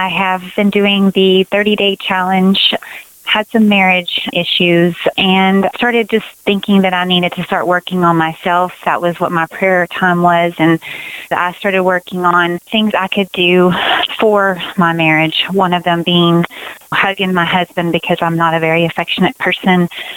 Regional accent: Texas, United States; Hi, Randy. … I'm from Texas.

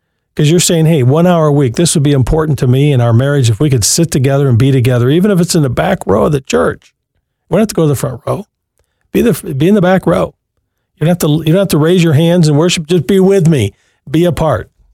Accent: Jackson, Michigan, United States; Oh, my hometown. Jackson, indeed.

